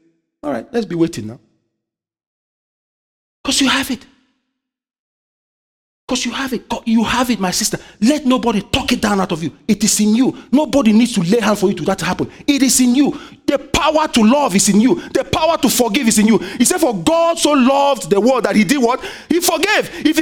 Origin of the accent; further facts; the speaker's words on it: Nigeria; I have a friend in my high school. And then one day, secondary school, we call it where I grew up in Nigeria.